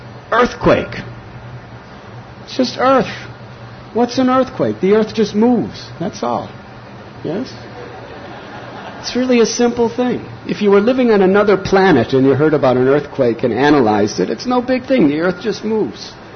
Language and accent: English; Chicago, Illinois, United States; I'm from Chicago, so is Trinakarta Prabhu.